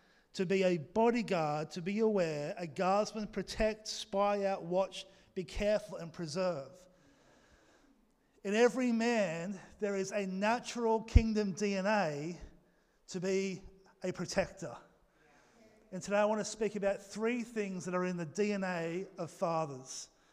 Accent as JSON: {"language": "English", "country": "Australia", "accent": "Australian", "said": "Again, just work with me this morning, my Aussie accent."}